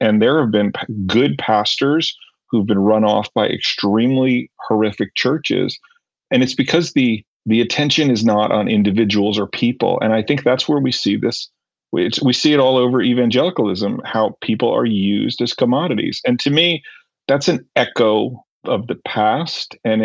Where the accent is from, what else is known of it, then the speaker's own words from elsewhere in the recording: New Jersey, United States; I grew up in New Jersey, like near New York City, very, you know, Sesame Street, my upbringing